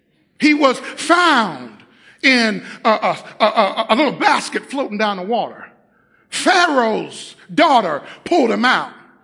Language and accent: English; Cincinnati, Ohio, United States; I'm not from Leesburg. I'm from Cincinnati, Ohio. They used to call it the Nasty Natty because it was just so bad.